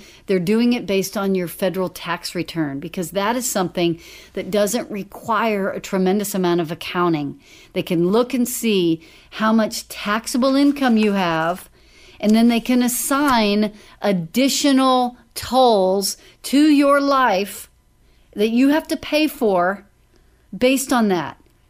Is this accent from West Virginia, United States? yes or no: no; Dallas, Texas, United States; Well, I grew up in Dallas and we lived in North Dallas.